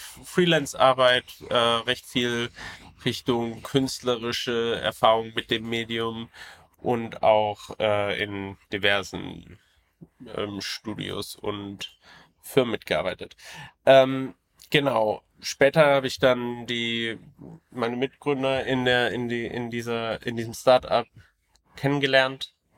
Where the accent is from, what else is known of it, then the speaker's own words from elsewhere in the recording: Southern Germany, Germany; now in Berlin, Germany; Also ich komme aus dem Süden Deutschlands eher, bin aber viel umgezogen, immer weiter gen Norden und jetzt in Berlin gelandet.